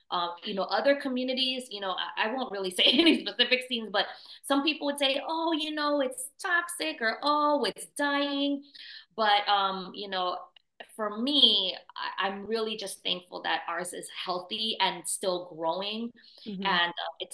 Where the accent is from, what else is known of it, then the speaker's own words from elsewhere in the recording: San Diego, California, United States; Speaking from someone who's born and raised in San Diego, and then planting my roots in San Diego